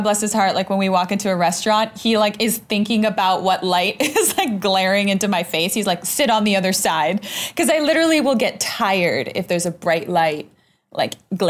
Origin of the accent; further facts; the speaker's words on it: Argentina; moved away; I'm Latinx. I'm originally from Argentina.